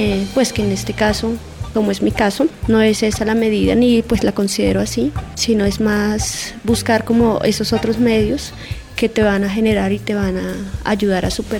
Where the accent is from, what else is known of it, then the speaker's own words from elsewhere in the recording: Tolima, Colombia; now in Bogotá, Colombia; Yo viví la situación de desplazamiento hace 6 años. Salimos del Tolima porque mi papá fue asesinado por un grupo armado y bueno, por esta dinámica tuvimos que venir a Bogotá.